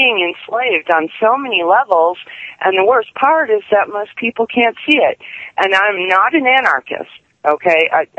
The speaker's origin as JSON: {"language": "English", "country": "United States", "said": "I am an American, so much so that it hurts."}